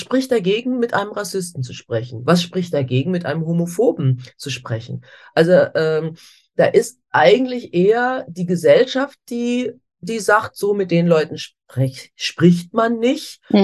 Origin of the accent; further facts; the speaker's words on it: Germany; wenn ich sagte, ich komme aus Deutschland.